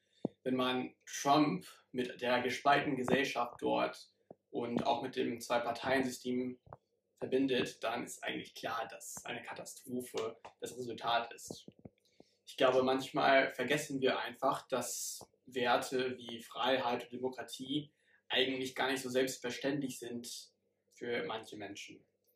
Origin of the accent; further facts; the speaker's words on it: Ahrensburg, Schleswig-Holstein, Germany; ich komme aus Ahrensburg